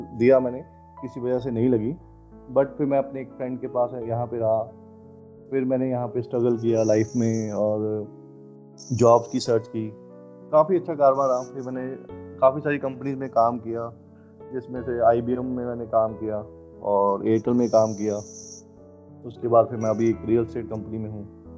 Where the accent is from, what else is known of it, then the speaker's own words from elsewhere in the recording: Una, Himachal Pradesh, India; Basically मैं हिमाचल से हूँ। हिमाचल में एक जगह है उन्ना, वहाँ से हूँ।